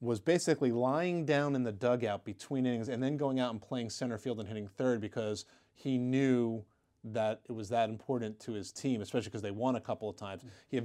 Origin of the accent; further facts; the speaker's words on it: Pittsburgh, Pennsylvania, United States; I'll start, in my hometown at Pitt.